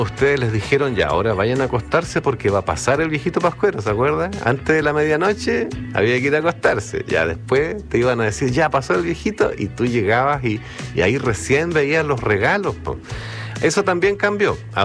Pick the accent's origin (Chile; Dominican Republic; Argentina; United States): Chile; Pero como buenos chilenos aprendimos a cosechar antes de la fecha